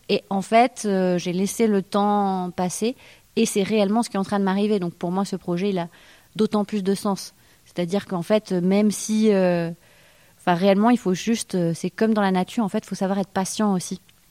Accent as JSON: {"language": "French", "town": "Grenoble", "region": "Auvergne-Rhône-Alpes", "country": "France", "tie": "born or raised there", "said": "Moi, je viens à la base, je suis grenobloise en fait. Donc j'ai été élevée un peu dans une maison perdue au sommet d'une montagne"}